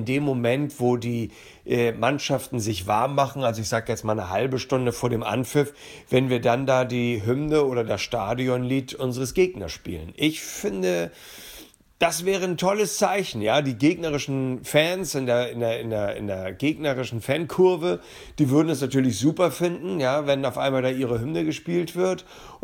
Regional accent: Hamburg, Germany; born there; Ich bin ein geborener Hamburger, ich fühle mich als Hanseat

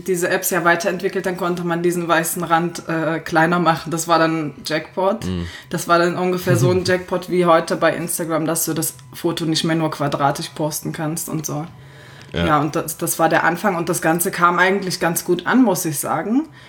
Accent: Berlin, Germany; Ja, also ich komme im Ursprung aus Berlin, aus der wunderschönsten Stadt der Welt.

